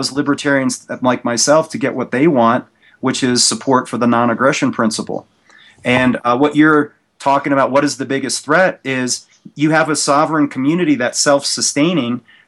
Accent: Tampa, Florida, United States; And I'm from Tampa originally

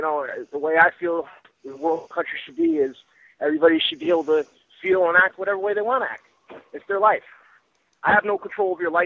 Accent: Connecticut, United States; I'm originally from Connecticut. Back east my whole life.

